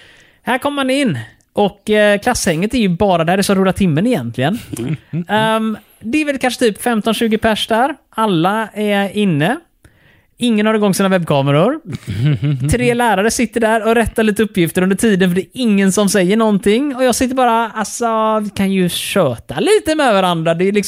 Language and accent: Swedish; Malmö, Skåne, Sweden; Jag kom från Malmö och jag spelade vid pingis.